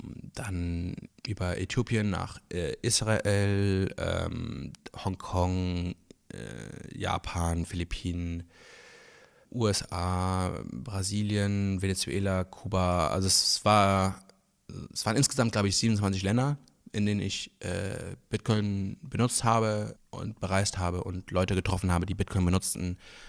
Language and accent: German; Luxembourg